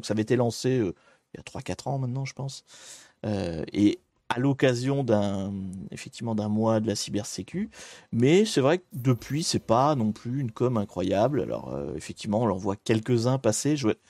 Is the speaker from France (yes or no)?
yes; Normandy, France; je suis normand d'origine, donc petite guéguerre normand-breton.